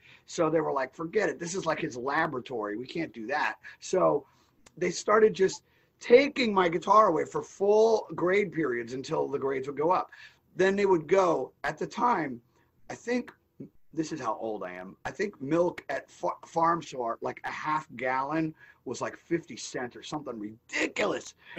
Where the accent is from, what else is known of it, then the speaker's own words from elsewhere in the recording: Hollywood, Florida, United States; also born or lived in Maryland / Miramar; Well, I was born in Maryland, but I grew up in South Florida, mostly in Broward County, in, say, Hollywood. I grew up in Miramar for a while